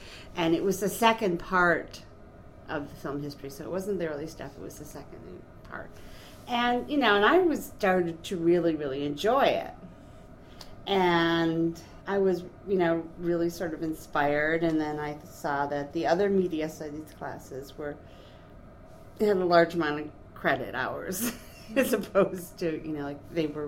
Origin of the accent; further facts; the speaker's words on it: Buffalo, New York, United States; I grew up in Buffalo and went to Camber West